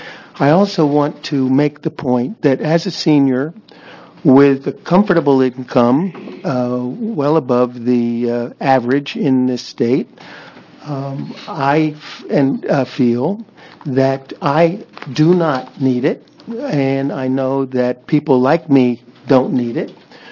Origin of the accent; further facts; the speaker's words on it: Oregon, United States; I represent myself. I'm from Multnomah County.